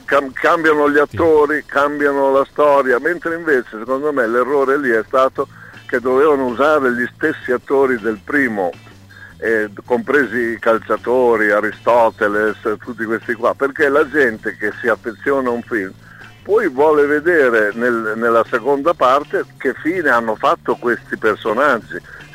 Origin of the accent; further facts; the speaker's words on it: Bologna, Emilia-Romagna, Italy; essendo bolognese, sono molto sportivo